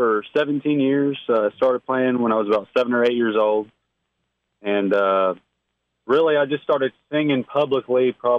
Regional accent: Carterville, Illinois, United States; I'm from Carterville, Illinois.

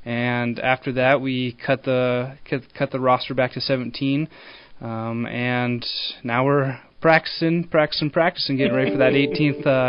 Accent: Hastings, Nebraska, United States; Yeah, so originally I'm from Hastings, so I know this A7 district pretty well.

